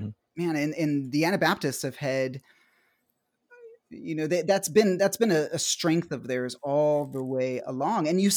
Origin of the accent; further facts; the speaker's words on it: Mexico; now in United States; I feel allegiance to the country where I grew up in Mexico